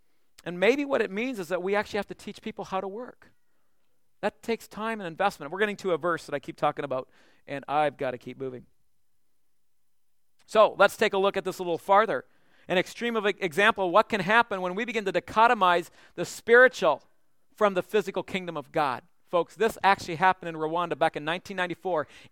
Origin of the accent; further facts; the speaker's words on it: Canada; I'm from Canada, so we had to go out in a winter storm to feed the cows and all this stuff.